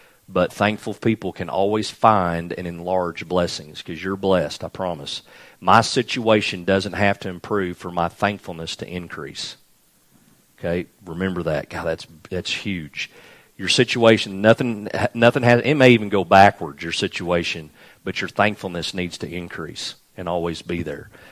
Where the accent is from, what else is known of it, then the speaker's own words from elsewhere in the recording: United States; Just, you know, I'm an American. I live in a great nation.